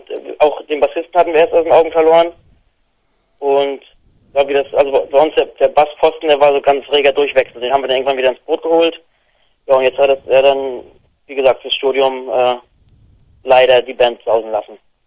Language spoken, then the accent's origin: German; Mecklenburg-Vorpommern, Germany; es gab so einen MV-Tag bei uns in Mecklenburg-Vorpommern